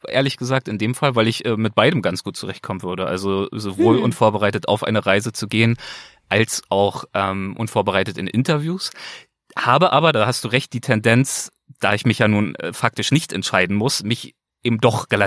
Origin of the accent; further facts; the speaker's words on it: Berlin, Germany; ich bin behütet aufgewachsen in Berlin, Hohenschönhausen im Plattenbau.